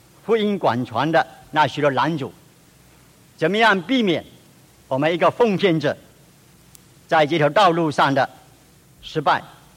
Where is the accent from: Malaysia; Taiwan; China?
Malaysia; 我从马来西亚来，马来西亚汽车很多，路也做得很好，是东南亚有名的。